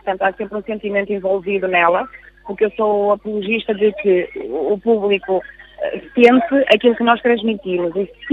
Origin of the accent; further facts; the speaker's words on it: Esposende, Norte, Portugal; eu moro lá, nas Marinhas, não é? Eu já moro em Esposende há 24 anos.